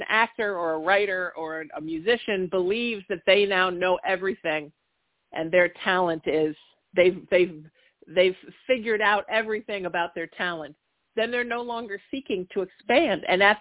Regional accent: Huntington Beach, California, United States; my retirement plan is to open a spiritual center in the San Fernando Valley and one in my hometown of Huntington Beach and turn them both into churches, crystal shop, teaching space, and move back and forth.

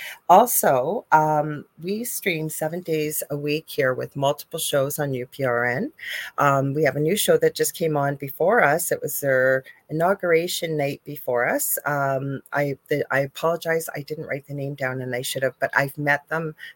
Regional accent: Canada; I'm one of the hosts. … I am a Canadian psychic medium, crystal Reiki energy healer, Akashic Records practitioner, spiritual teacher and mentor, and registered nurse.

